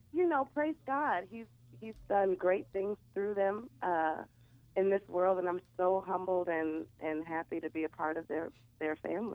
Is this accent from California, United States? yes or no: no; Detroit, Michigan, United States; my BFA from Wayne State, a university in Detroit, which is my hometown. Shout out to the D.